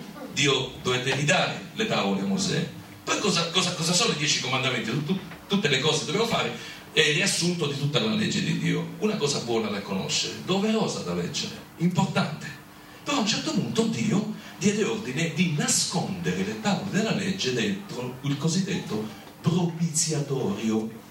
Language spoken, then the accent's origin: Italian; Rome, Lazio, Italy; now in Naples, Italy; io vengo da Napoli, ho un'opera lì. Sono romano in realtà, ma trasferito a Napoli per volontà di Dio da circa 4 anni e spero di rimanere là per tutta la mia vita